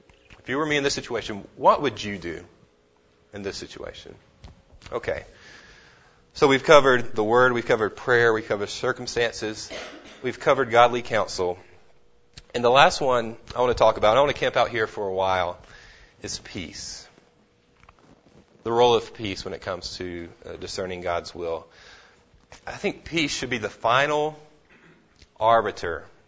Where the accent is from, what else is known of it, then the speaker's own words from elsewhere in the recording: Florida, United States; I know for me, my parents, I'm from Florida, and so I was finishing seminary in Texas